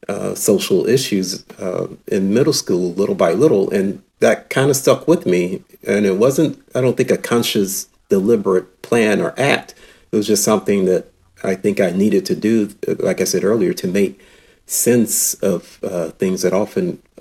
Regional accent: Gaffney, South Carolina, United States; I grew up in South Carolina, a place called Gaffney, South Carolina.

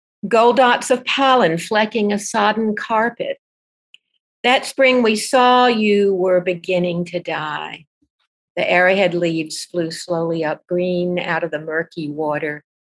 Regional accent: Centerville, Alabama, United States; also born or lived in Selma; I was born in Selma because it was the nearest hospital. So it's a conjunction of being born under segregation and being born in what was still really a very rural place, Alabama.

